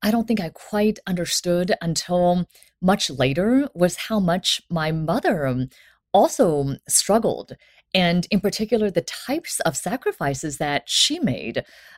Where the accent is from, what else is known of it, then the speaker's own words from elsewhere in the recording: China; So when I was growing up in China, my mother was in college.